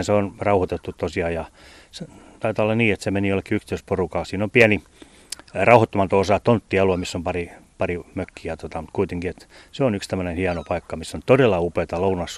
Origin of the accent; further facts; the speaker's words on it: Perniö, Southwest Finland, Finland; kyllä mä olen Perniöstä kotoisin